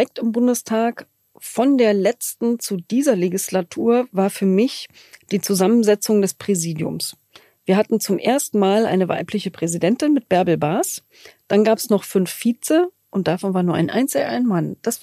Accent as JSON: {"language": "German", "region": "East Germany", "country": "Germany", "said": "Zum Beispiel bin ich Ossi"}